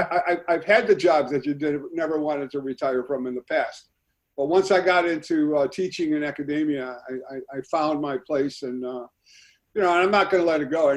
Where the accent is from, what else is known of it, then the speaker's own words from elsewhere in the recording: Chicago, Illinois, United States; Chicago is the place where I was born and raised. I grew up in Morrow's Park. I went to Fenwick High School.